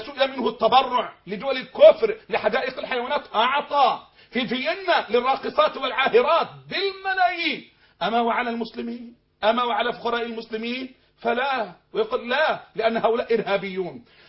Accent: Egypt; مش عنصرية عشان أنا مصري، لا لا لا، أنا أؤمن بالدين فقط وليس بالدولة أو بغيرها على الإطلاق

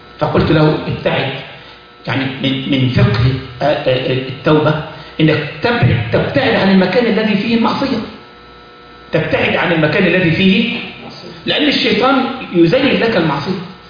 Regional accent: Egypt; عندنا في مصر مش قلت لكم ازاي؟

